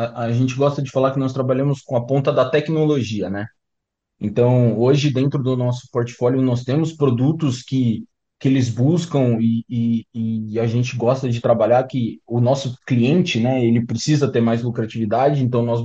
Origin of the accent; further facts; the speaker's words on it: São Paulo, Brazil; Eu sou de São Paulo